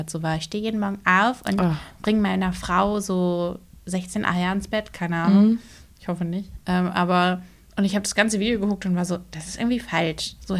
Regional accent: Berlin, Germany; Und ich komme aus Berlin.

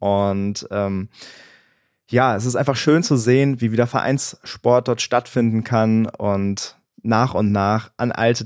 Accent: Bad Neuenahr-Ahrweiler, Rhineland-Palatinate, Germany; Also die Stadt Bad Neuenahr-Ahrweiler, die liegt mir natürlich am Herzen. Das ist einfach meine Heimat. Hier bin ich groß geworden. Hier habe ich 23 Jahre lang gelebt, habe das Aare-Gymnasium besucht, die Aloysius-Grundschule in Ahrweiler.

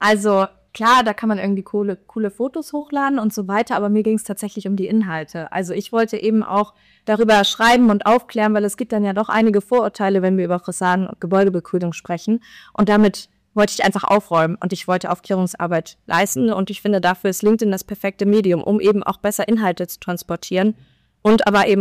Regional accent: Kiel, Schleswig-Holstein, Germany; weil ich komme ja aus Norddeutschland, aus Kiel.

